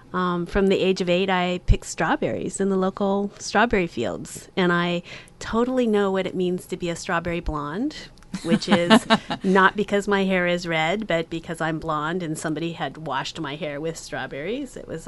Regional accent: Oregon, United States; And I grew up in Western Washington County, and we had a home in Banks, Oregon, which is rural Washington County.

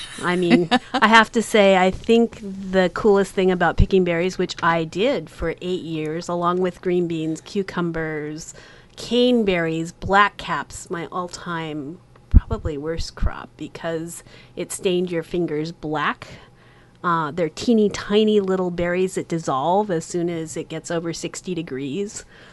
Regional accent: Oregon, United States; And I grew up in Western Washington County, and we had a home in Banks, Oregon, which is rural Washington County.

